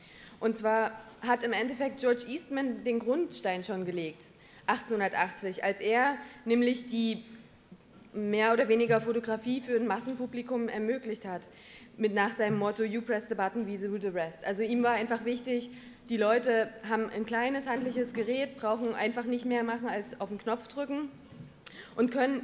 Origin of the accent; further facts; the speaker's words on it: Saxony, Germany; Oder auf Sächsisch, nischt. Ich komme aus Sachsen ursprünglich.